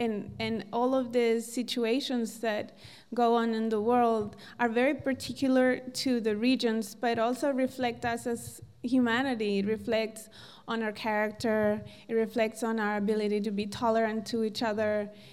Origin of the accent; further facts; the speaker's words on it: New York, United States; also born or lived in Colombia; I'm from New York, mm-hmm. But I'm born in Colombia, so I have a very, ethnic, diverse background.